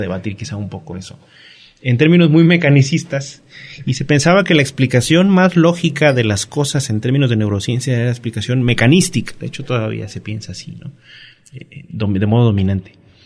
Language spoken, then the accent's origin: Spanish; Chiapas, Mexico; moved away as an adult; also born or lived in Guadalajara; emigré de Chiapas a Guadalajara y ahí estudié en Guadalajara la licenciatura en psicología